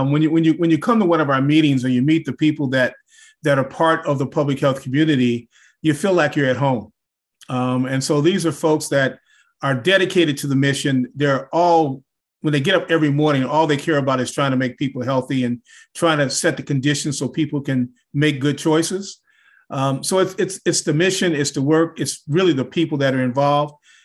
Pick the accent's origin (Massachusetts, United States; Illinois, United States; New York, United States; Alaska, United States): Illinois, United States; Chicago; You know, I grew up in Chicago.